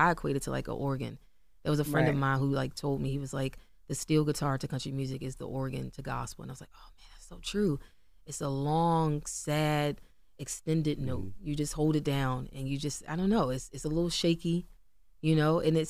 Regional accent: Baltimore, Maryland, United States; I'm from Baltimore. Like, mm-hmm. I'm from Randallstown. Like, mm-hmm. I'm from over by Morgan State. Like, that's where I grew up.

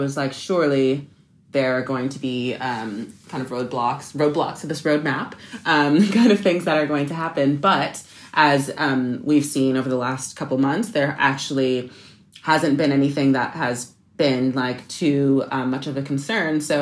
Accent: Canada; And especially as a Canadian, I don't want to like stereotype myself, but coming here

